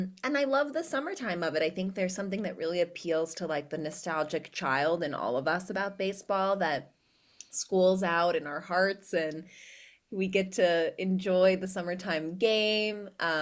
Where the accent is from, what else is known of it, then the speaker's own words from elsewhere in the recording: Utah, United States; also born or lived in New York; Yeah, I grew up here in Utah, and I graduated from high school, and I went to NYU